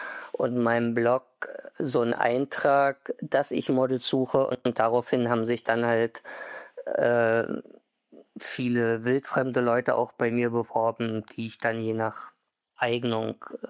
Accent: Berlin, Germany; born there; ich bin gebürtiger Berliner.

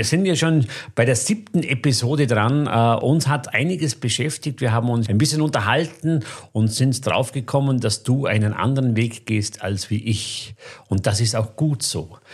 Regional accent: Vorarlberg, Austria; Und das war schon eine Mutprobe als Bregenzer Wälder Junge mit Schulenglisch, ohne Praktikum, einfach ein paar Wochen nach Amerika zu gehen.

